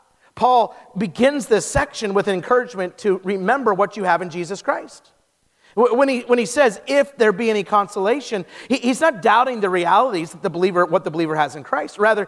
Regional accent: Twin Falls, Idaho, United States; I'm from Idaho, and I just met somebody who was born in Idaho or grew up in Wendell. That's like 30 minutes from where I grew up.

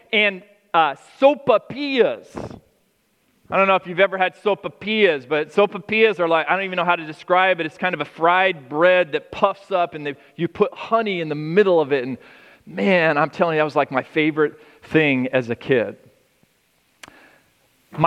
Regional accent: Colorado, United States; born there; I was born in Colorado, and as a kid, I used to love going to this restaurant.

